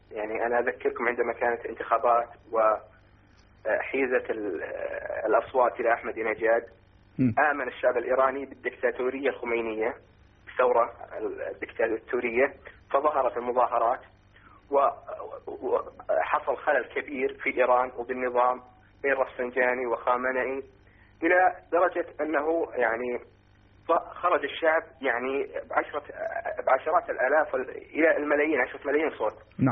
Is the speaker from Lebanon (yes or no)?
no; Saudi Arabia; عندنا بالسعودية